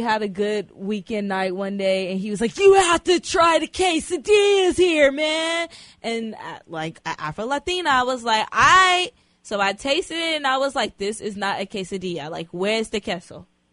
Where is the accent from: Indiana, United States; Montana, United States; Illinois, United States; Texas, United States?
Texas, United States; But I'm from Texas, and Whataburger is from Texas